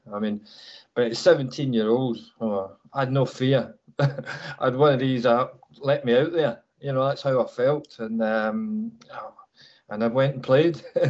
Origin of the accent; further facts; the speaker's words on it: Scotland, United Kingdom; accent: Scottish; Now I've lost my Scottish accent, being a stiff-up boy.